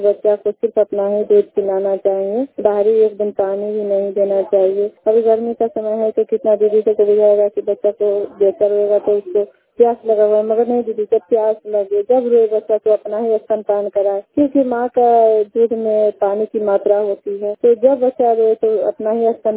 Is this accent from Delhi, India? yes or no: no; Premgarh, Bihar, India; मैं मोतीपुर प्रखंड से बोल रही हूँ और मैं प्रेमगढ़ गांव से हूँ